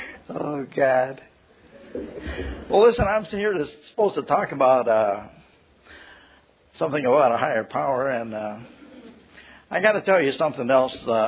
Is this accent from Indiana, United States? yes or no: yes; Indiana, United States; now in Chicago, United States; I grew up out in Indiana, in northern Indiana, and, you know, I really didn't know much. When I moved up to Chicago